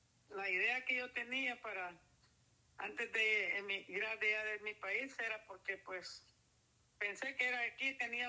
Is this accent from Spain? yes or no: no; El Salvador; moved away; en mi país, en El Salvador, cuando yo me vine era un país muy conflictivo